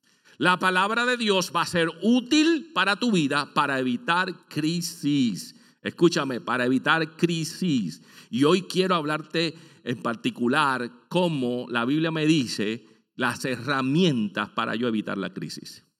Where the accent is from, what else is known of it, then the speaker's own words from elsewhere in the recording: Puerto Rico; cuando yo estaba en Puerto Rico, yo vengo de Puerto Rico